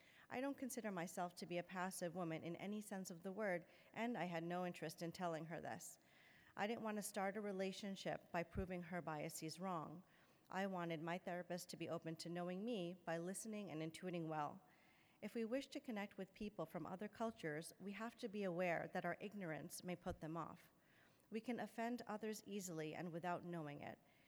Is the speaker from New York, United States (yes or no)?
yes; New York, United States; also born or lived in India; I was born in India but grew up in New York. How old were you when you came to the US? I was almost two.